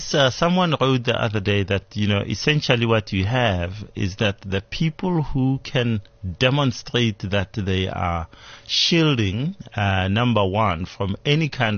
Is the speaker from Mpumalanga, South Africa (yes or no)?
no; Hammanskraal, Gauteng, South Africa; you go to my hometown, Hammanskraal, and say, hey, I want to take this to 3,000 rand a month.